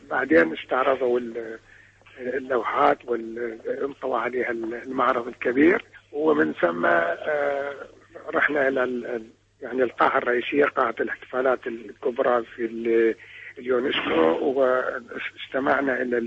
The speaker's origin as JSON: {"language": "Arabic", "country": "Iraq", "said": "الحقيقة لازم نحن كعراقيين نغلب هويتنا العراقية على الضغائن والأحقاد والأشياء اللي تفرقنا"}